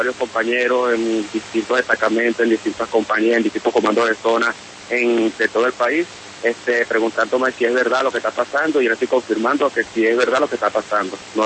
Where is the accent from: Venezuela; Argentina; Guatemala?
Venezuela; soy un militar, soy un padre de familia, soy un ciudadano venezolano que siente y padece el desgobierno de este país.